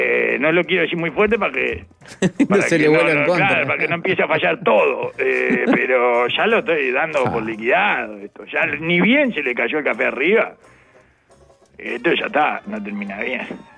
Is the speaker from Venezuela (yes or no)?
no; Basque Country, Spain; Como un vasco, acá pegándole las teclas al teclado como si fuera un vasco, que soy, por otra parte.